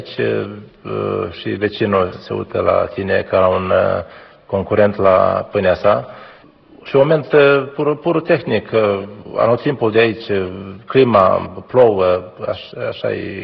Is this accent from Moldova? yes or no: yes; Drăsliceni, Criuleni District, Moldova; Vin de la Drăsliceni, de lângă Chișinău. Copilăria am făcut-o pe deal de la Drăsliceni, prin pădurile de la Drăsliceni.